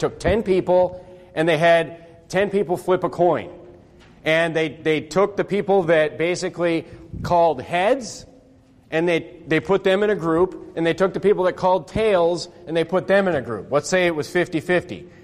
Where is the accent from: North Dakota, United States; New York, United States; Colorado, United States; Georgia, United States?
North Dakota, United States; Look, I'm from North Dakota. There's no gangs there.